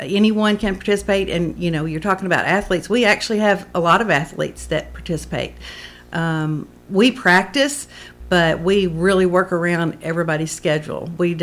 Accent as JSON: {"language": "English", "region": "Kentucky", "country": "United States", "moved": "as an adult", "said": "As you know, I'm from Kentucky. We've been here about 11 years, and I participated with them."}